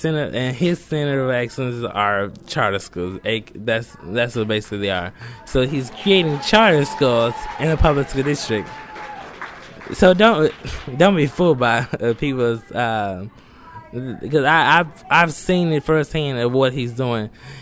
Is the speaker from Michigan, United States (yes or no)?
yes; Detroit, Michigan, United States; I'm from Detroit, Michigan.